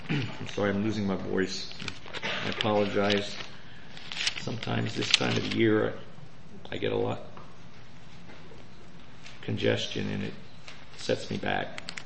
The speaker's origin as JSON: {"language": "English", "town": "Harrisburg", "region": "Pennsylvania", "country": "United States", "tie": "born or raised there", "said": "When I grew up in Harrisburg, I said, a dentist with no teeth."}